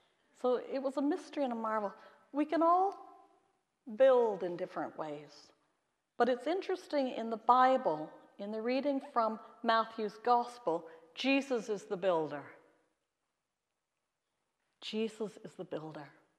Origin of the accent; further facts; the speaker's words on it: Saskatchewan, Canada; Now, I grew up in Saskatchewan in Canada.